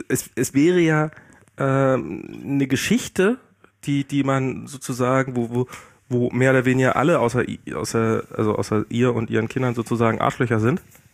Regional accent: East Germany, Germany; Okay, ich bin im Osten groß geworden, da kannten wir

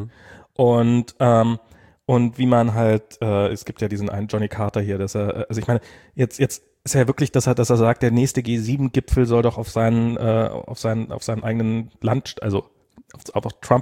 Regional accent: eastern Germany, Germany; ich bin ja im Osten groß geworden.

